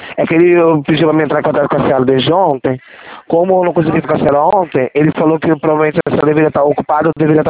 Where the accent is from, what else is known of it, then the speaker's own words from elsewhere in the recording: Santo André, São Paulo, Brazil; eu sou aqui de Santo André.